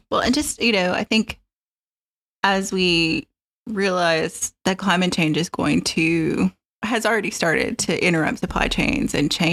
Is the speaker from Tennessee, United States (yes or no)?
yes; Tennessee, United States; growing up in East Tennessee, and my mom's family was very Appalachian.